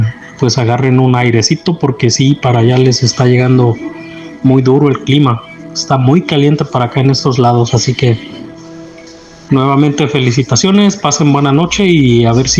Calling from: Thousand Palms, California, United States; un enorme abrazo desde aquí de Mil Palmas, California, mejor conocido como Mil Paisas.

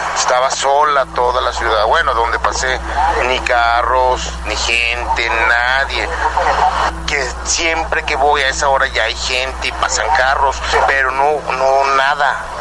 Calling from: Aguascalientes, Mexico; de Aguascalientes, gracias.

